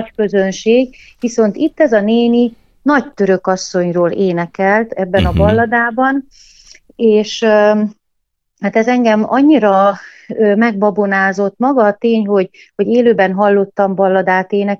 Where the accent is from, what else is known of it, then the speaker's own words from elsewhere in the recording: Magyarsáros, Mureș County, Romania; Szülőföldemen, a Kisküküllő mentén, az egyik faluban, Magyarsároson